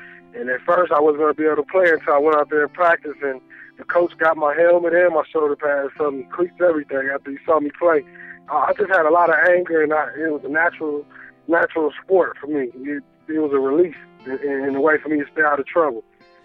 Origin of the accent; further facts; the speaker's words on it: Pontiac, Michigan, United States; Pontiac was a rough life, man. Like I said, man, my mother was she was on heroin, and you know, I had my brother and my older sister, and and, you know, in Michigan